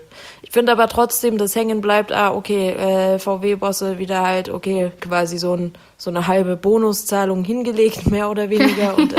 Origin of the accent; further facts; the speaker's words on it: Munich, Bavaria, Germany; dass Köhler ein Berliner ist und ich Münchner.